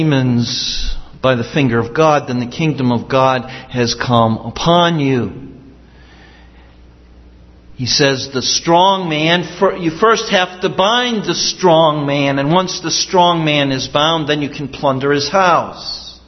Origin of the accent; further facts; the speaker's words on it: Rolling Meadows, Illinois, United States; I tell people I grew up in Chicago. I didn't. I grew up in Rolling Meadows.